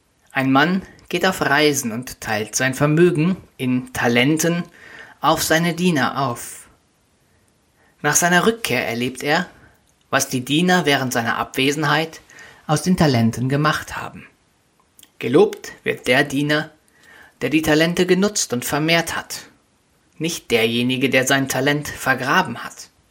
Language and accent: German; Siedlinghausen, North Rhine-Westphalia, Germany; Sie stammt aus meinem Heimatdorf, einem kleinen Dorf im Sauerland in der Nähe von Winterberg.